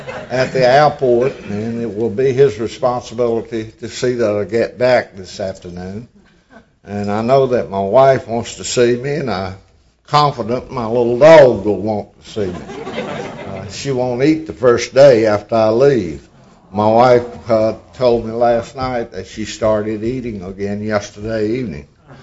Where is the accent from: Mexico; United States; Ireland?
United States; Roxboro, North Carolina; We were very, very poor people growing up in Roxburgh, North Carolina.